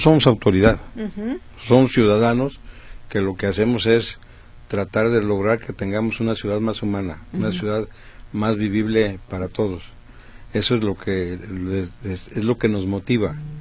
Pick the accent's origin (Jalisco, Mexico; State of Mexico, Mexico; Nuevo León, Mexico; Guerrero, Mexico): Jalisco, Mexico; siendo los mismos jaliscienses que andamos ahí en la bicicleta los domingos